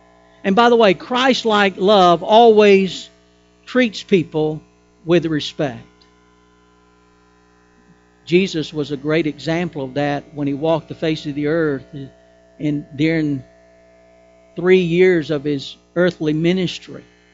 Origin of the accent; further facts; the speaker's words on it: United States; I'm thankful that I'm an American.